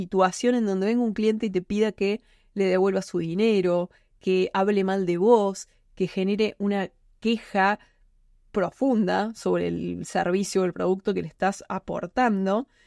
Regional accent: Argentina; si nos vamos a vivir al sur de Argentina, en nuestro caso, en mi país

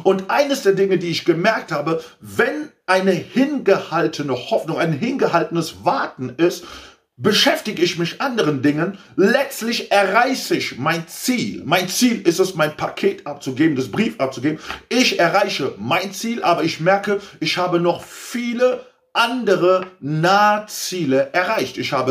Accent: Cologne, North Rhine-Westphalia, Germany; So, du gehst zur Post hier in Köln, wir sind Kölner

